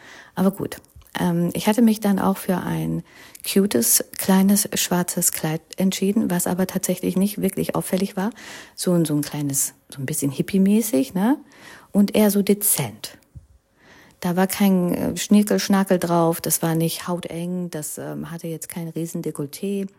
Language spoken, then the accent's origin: German; India; German is a second language; Die sollen schon wissen, dass ich aus Indien komme, ne, bin ja stolze Inderin und so.